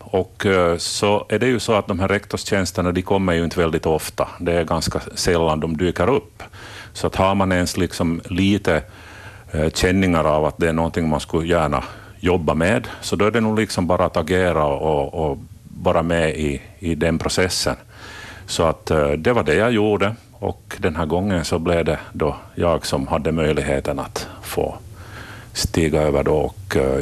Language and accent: Swedish; Vaasa, Ostrobothnia, Finland; Jag är vasabo. Jag är uppvuxen i Vasa centrum med närliggande områden. Bor nu för tiden i Sundom med min familj.